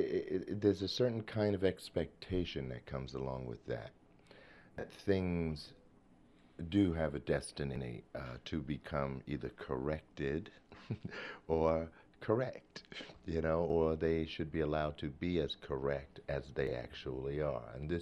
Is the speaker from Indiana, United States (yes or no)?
no; Brooklyn, New York, United States; So growing up in Brooklyn, for me, was very special because it, in fact, was a brand new world.